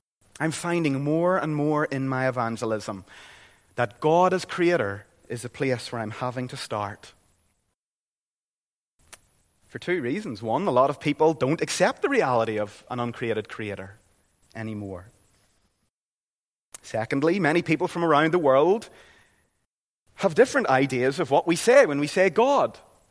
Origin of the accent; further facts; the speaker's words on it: Northern Ireland, United Kingdom; I'm from Northern Ireland.